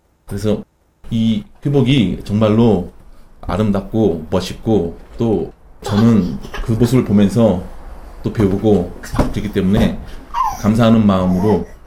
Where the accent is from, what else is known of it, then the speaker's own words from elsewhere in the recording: Brazil; 영상 모임에 참석하고 있는 브라질에서 온